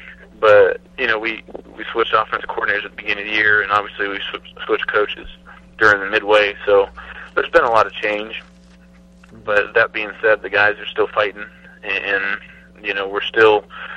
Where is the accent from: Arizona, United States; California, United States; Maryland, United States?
Arizona, United States; growing up in Arizona, I never realized that Harvard had a football team.